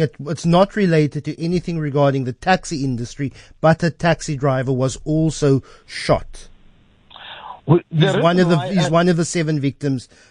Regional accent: South Africa; the reality of being South African and living in South Africa.

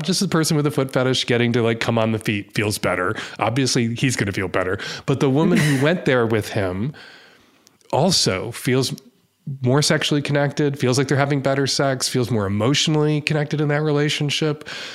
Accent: United States; as an American, it's religiosity that correlates with that kind of sexual conservatism

